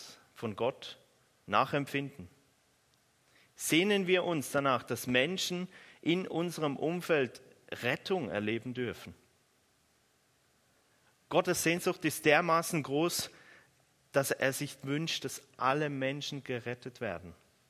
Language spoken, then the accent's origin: German; Switzerland; Ich bin ja Schweizer